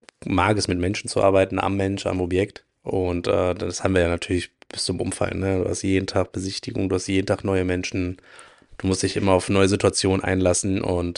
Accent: Langenfeld, North Rhine-Westphalia, Germany; Ich bin aus Langenfeld, gehört ja zum Kreis

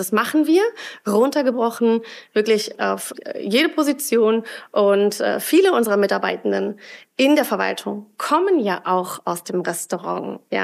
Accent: Duisburg, North Rhine-Westphalia, Germany; ich bin ja ein Kind des Ruhrgebiets, bin in Duisburg geboren und aufgewachsen.

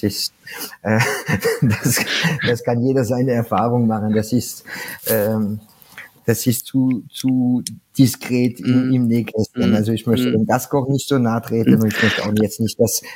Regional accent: France; ich bin Franzose, ich esse wirklich alles

